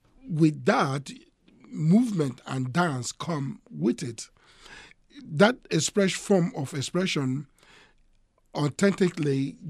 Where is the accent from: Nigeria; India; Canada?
Nigeria; born there; Well, originally I was born in Africa, Nigeria more specifically, West Africa.